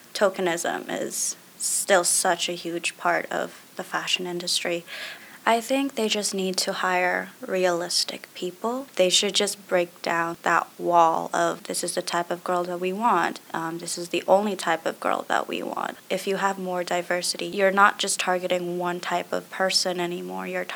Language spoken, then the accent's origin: English; Philippines; I'm from the Philippines.